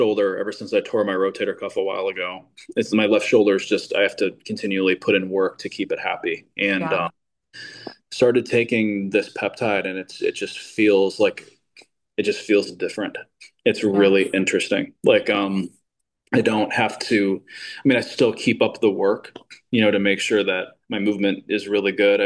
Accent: Chicago, Illinois, United States; moved away as an adult; I grew up in Chicago where the wind chill can get down to negative 30, where it's horrific. It's one of the reasons I left. Love Chicago, just can't live there.

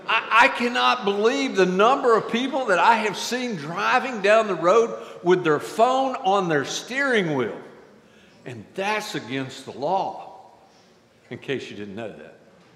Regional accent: the Carolinas, United States; I married Nancy in Jacksonville, Florida. I was from the Carolinas.

